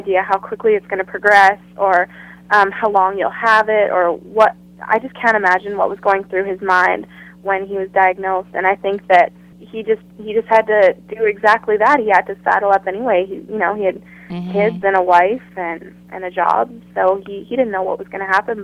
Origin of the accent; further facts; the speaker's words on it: Langenberg, Saskatchewan, Canada; am from Saskatchewan. I'm from a small town called Langenberg, so.